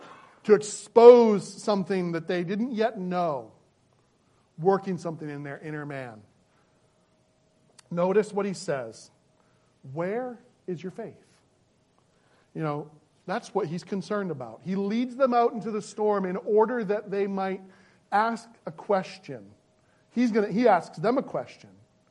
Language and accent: English; United States; I'm an American, and independence is everything to me.